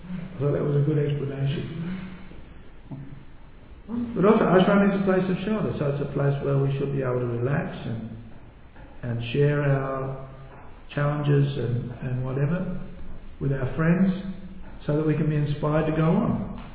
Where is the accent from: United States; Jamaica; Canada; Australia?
Australia; Adelaide, South Australia; now in Melbourne, Australia; Ajit Rup and I came from Adelaide to Melbourne, and we didn't have any friends here.